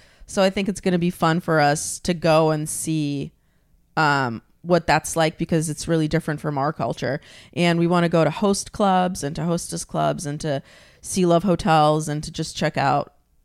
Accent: Ukraine; I'm from Ukraine, but yeah, same thing

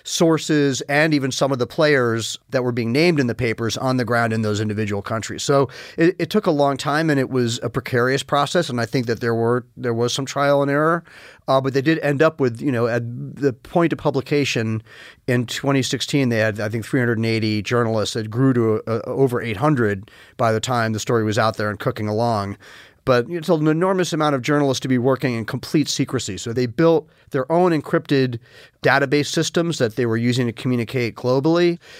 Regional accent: New York, United States; I grew up largely in New York

